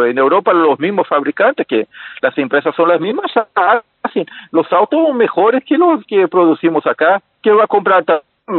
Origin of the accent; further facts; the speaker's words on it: Uruguay; por acaso soy uruguayo también, ¿no?